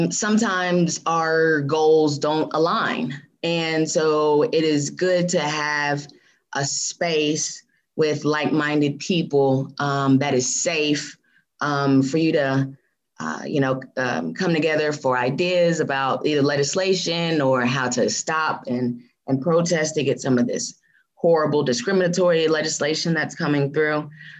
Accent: Kansas City, Missouri, United States; Well, I am born and raised in Kansas City, graduated from St. Teresa's, the all-girls high school there

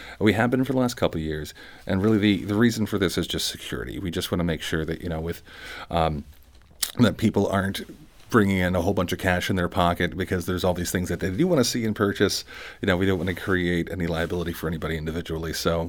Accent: St. Louis, Missouri, United States; I'm from the St. Louis area, but I moved around in my youth. When I came back to St. Louis City about 20 years ago

